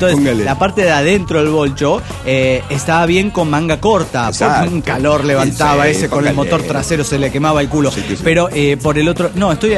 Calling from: Cuernavaca, Morelos, Mexico; de Cuernavaca, Morelos, México.

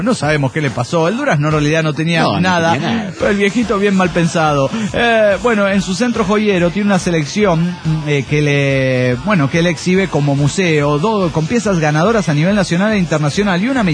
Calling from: Ensenada, Baja California, Mexico; de Ensenada, Baja Califas, México.

